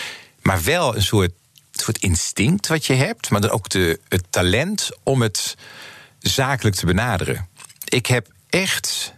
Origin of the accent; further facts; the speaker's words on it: North Brabant, Netherlands; ik kwam uit Brabant, ik woon in Vught.